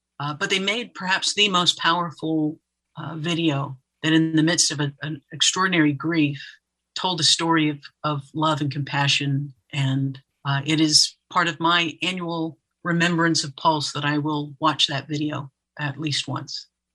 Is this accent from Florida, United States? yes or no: yes; Florida, United States; I remember being a kid growing up in Florida and the level of isolation that you can feel.